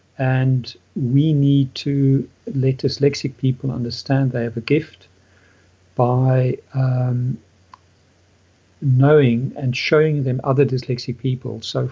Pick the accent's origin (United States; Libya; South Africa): South Africa; growing up in South Africa in the educational system in the 1970s